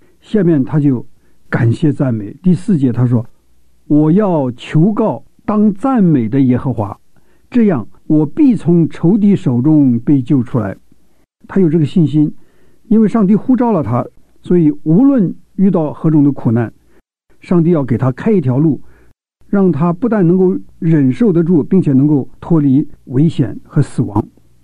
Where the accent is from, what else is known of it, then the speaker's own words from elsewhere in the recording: China; 我们中国人说冥冥中有神的存在，这个冥冥中是什么？